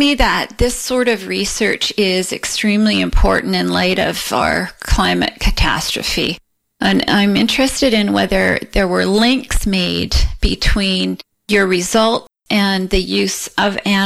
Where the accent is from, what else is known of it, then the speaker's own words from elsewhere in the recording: Canada; but I'm Canadian, so I'm going to use kilometers